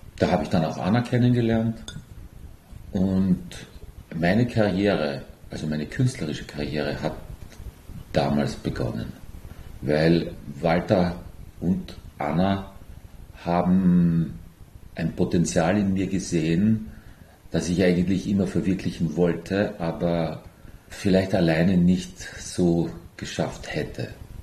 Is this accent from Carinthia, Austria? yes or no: yes; Villach, Carinthia, Austria; born there; now in Vienna, Austria; ich komme aus Österreich, ich bin in Villach geboren, lebe aber seit 1990 schon in Wien, habe dort studiert